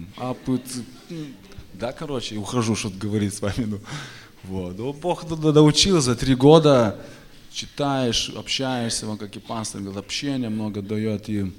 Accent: Vilnius, Vilnius County, Lithuania; я сам с Вильнюса, я рос в Вильнюсе

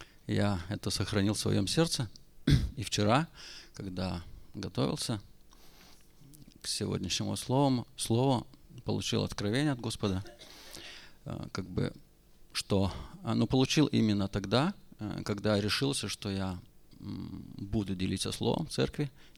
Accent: Lithuania; немножко я горжусь, наверное, этим, что я литовец

